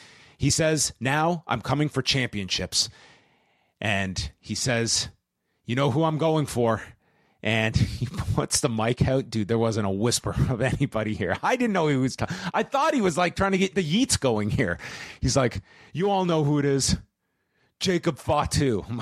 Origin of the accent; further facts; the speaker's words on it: North York, Ontario, Canada; when I grew up in North York, I had one goal.